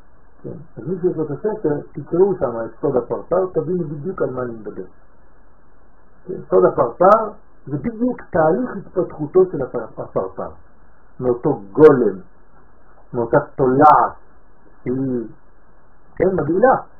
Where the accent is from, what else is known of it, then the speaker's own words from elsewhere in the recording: France; now in Israel; אנחנו עלינו מצרפת. אנחנו יודעים על מה מדברים. יש לנו יתרון על אלה שנולדו פה. מה היתרון? שאנחנו היינו בחוץ